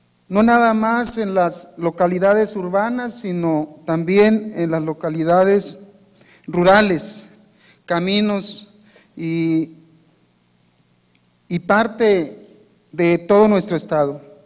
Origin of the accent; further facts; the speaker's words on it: Nayarit, Mexico; como mexicanos hemos llegado a la paridad en nuestra representación